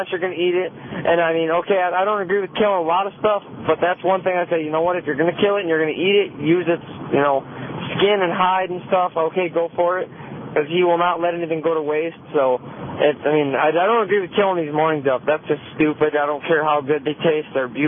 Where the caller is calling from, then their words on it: Detroit, Michigan, United States; I live in Port Huron, but right now I'm in Detroit.